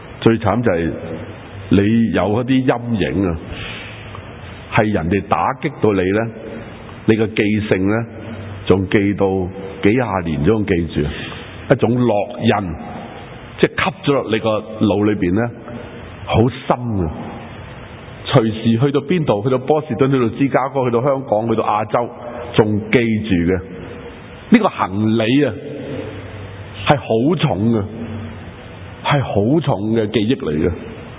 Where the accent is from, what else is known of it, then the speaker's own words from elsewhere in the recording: China; 嗱，我哋系中国人，我哋中国人谂到三招可以控制嘅。